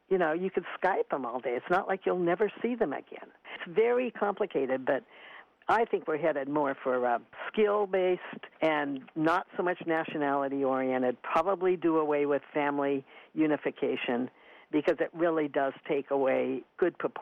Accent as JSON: {"language": "English", "region": "California", "country": "United States", "said": "I'm from California, so the West Coast, the majority of minorities are Asian."}